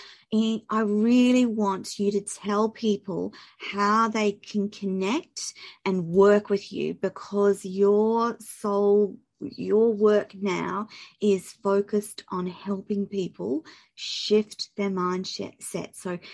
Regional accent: Australia; And I'm an Australian, I've grown up in Australian, generations of Australian in my line

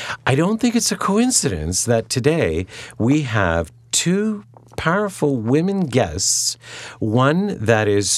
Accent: Cleveland, Ohio, United States; oh, that's me growing up in Ohio. That's where that comes from. That comes from Cleveland, or that comes from my mom

